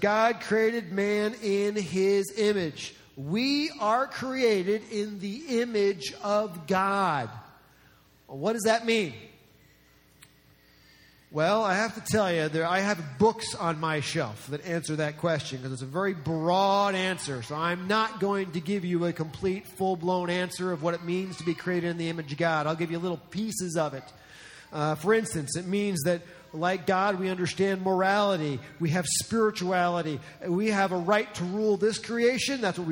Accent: New Jersey, United States; accent: New Jersey; Some of you know that I grew up outside of New York City, in New Jersey. I'm a Jersey boy, okay?

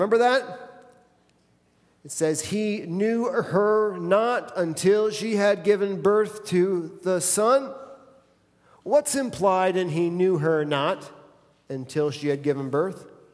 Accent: Michigan, United States; I came from Michigan. In Michigan, we have a really gifted, incredible pastor, a guy named Rob Bell

